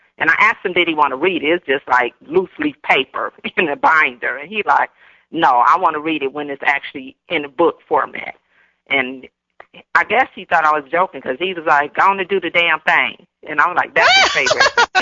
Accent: Detroit, Michigan, United States; now in Dearborn, United States; yes, I'm in Dearborn, Michigan, a suburb of Detroit, but I'm originally from Detroit.

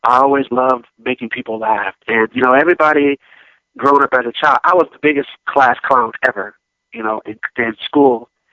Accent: Gainesville, Florida, United States; also born or lived in Orlando; You know, I grew up in Gainesville, Florida, you know, early on in my childhood before moving to Orlando, you know, rooting for the Pistons.

